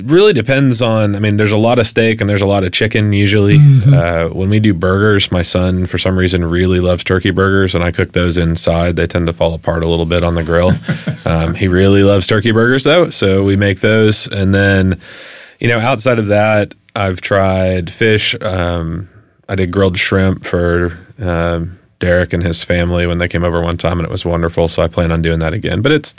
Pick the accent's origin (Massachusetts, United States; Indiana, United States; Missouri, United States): Missouri, United States; Kansas City; also born or lived in Los Angeles, California; I was born in Kansas City, Missouri. Kansas City, Kansas. We lived there for about 10 years. And then we moved to Los Angeles